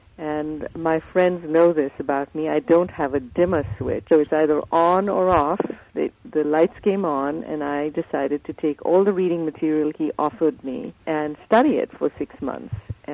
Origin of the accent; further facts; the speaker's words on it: New Delhi, Delhi, India; That's correct. I went to school in the foothills of the Himalayan mountains